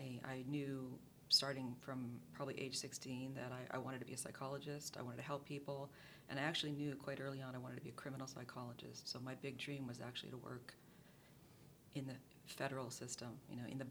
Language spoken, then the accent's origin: English; Montreal, Quebec, Canada; I was born in Montreal, but actually in the suburbs. Comme on dit à Montréal, dans le West Island.